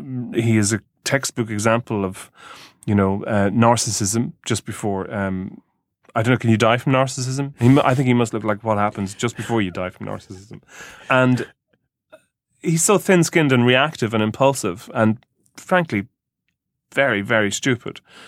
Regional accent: Ireland; growing up in Ireland, you're not steeped in race politics, because when I was a kid, you know, you look around, and for as far as the eye can see, there's a bunch of just, you know... mildly overweight white Catholics

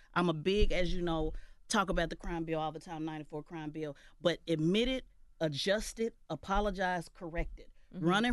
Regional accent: Oklahoma, United States; I'm from Oklahoma.

